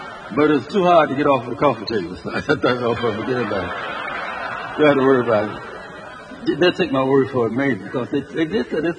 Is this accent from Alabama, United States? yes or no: yes; Birmingham, Alabama, United States; By the way, I'm from Birmingham, Alabama.